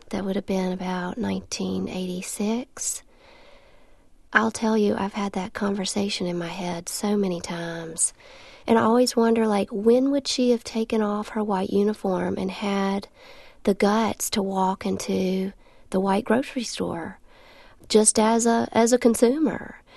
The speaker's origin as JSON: {"language": "English", "region": "the South", "country": "United States", "said": "I'm a Southerner."}